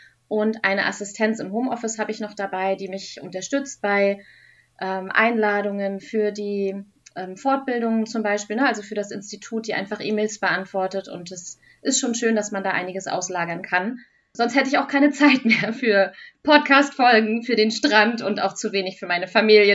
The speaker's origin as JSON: {"language": "German", "region": "Baltic coast", "country": "Germany", "tie": "born or raised there", "said": "ich bin schon an der Ostsee geboren, gerne da geblieben, kann mir auch nichts Schöneres vorstellen. Ich lebe da und arbeite da, wo andere Urlaub machen."}